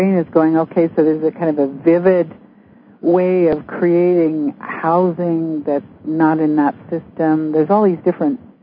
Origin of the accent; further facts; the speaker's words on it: Canada; I think it's the question I have as a Canadian thing.